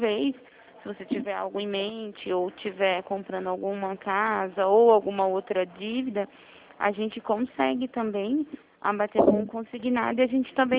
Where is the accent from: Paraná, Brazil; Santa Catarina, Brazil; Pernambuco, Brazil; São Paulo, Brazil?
São Paulo, Brazil; Araras; eu sou daqui de Araras